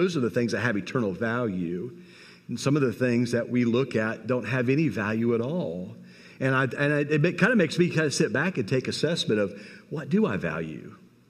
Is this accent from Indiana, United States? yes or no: yes; Indiana, United States; I am an Indiana fan because I come from Indiana